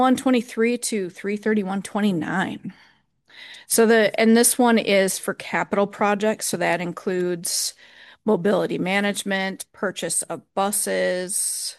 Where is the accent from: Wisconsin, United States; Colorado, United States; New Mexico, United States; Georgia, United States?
Wisconsin, United States; I'm from Wisconsin, but I'm happily here. I've now purchased a home and I'm trying to get more into doing things in Steuben County.